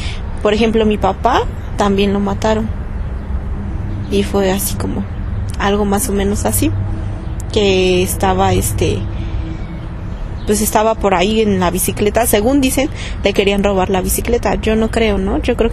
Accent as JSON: {"language": "Spanish", "region": "Mexico City", "country": "Mexico", "said": "De aquí del Distrito Federal."}